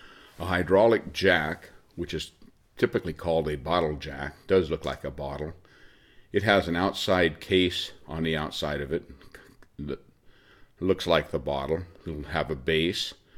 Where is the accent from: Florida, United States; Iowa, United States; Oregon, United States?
Oregon, United States; I'm from Oregon.